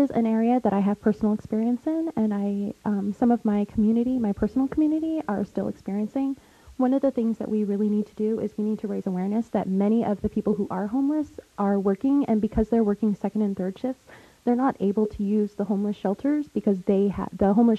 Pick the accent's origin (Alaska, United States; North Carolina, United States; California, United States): Alaska, United States; Fairbanks; I was born and raised here in Fairbanks. I'm an Inupiat mother to three amazing children